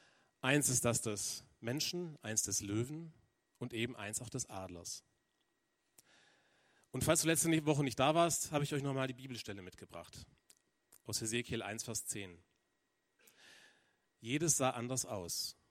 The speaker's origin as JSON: {"language": "German", "town": "Balingen", "region": "Baden-Württemberg", "country": "Germany", "said": "ich komme aus Balingen."}